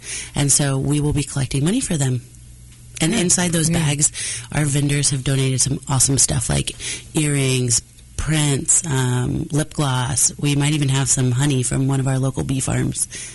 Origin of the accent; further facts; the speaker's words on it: Kansas City, Missouri, United States; I grew up in Kansas City and we want to show their work off here.